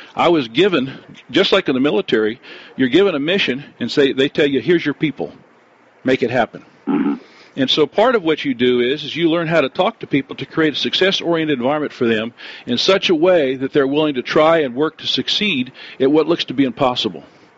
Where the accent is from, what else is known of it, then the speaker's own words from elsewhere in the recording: the South, United States; I grew up in the South, and grew up as actually in a Catholic family